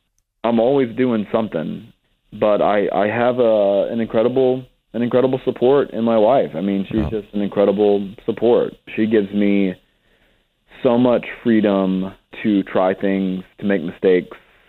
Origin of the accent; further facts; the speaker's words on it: North Carolina, United States; I'm from North Carolina. I wrote this book set in North Carolina.